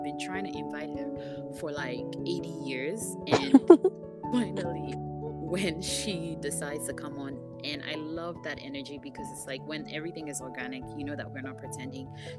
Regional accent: Ghana; because that's the kind of environment that I grew up in Ghana

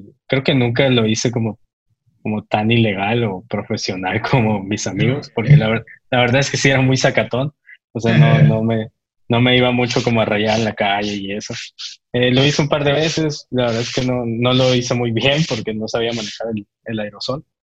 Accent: Hermosillo, Sonora, Mexico; also born or lived in Guaymas; soy allá, originario ya también. Nací en Guaymas, pero okay, pues fui criado en Hermosillo casi.

